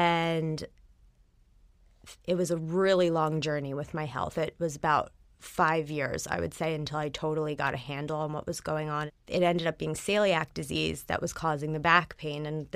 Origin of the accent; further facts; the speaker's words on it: Philadelphia, Pennsylvania, United States; My life in a nutshell is I grew up in Philadelphia.